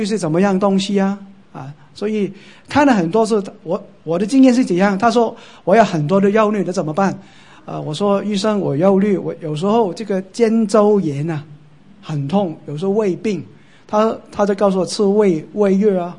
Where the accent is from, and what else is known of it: Hong Kong